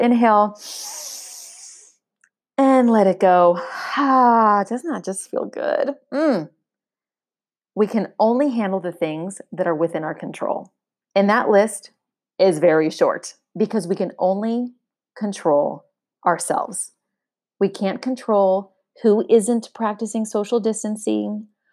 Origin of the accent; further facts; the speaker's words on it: United States; now in South Asia; I'm so far from home. I'm in South Asia. My family's back in the United States.